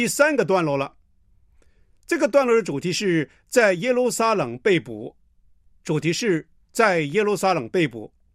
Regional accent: China; 我相信在中东那个地方的牧羊人呢，跟我们中国人牧羊人啊，跟羊的关系是有很大的区别的

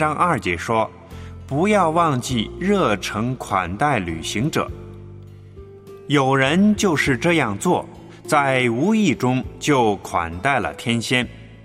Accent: Beijing, China; 你比如说我在北京长大也是好客啊

